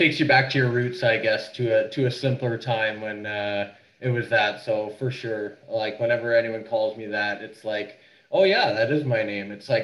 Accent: Toronto, Ontario, Canada; also born or lived in Vancouver; It is, honestly. It was good. This is my home. I'm born and raised here, so it was good to come back.

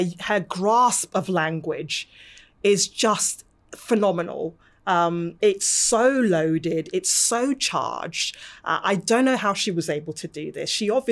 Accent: Lagos, Nigeria; moved away; also born or lived in Hull; growing up in Nigeria, in Lagos, the heat, you know, the vibrancy, the flavours, that was intense and also amazing. And then the transition coming to Hull and it's really cold.

